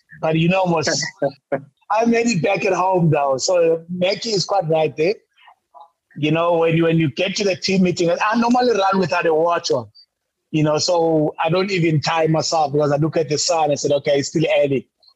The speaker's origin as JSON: {"language": "English", "country": "South Africa", "said": "So I wanted to change that, you know, and leave, you know, a name on the bowling side as a South African."}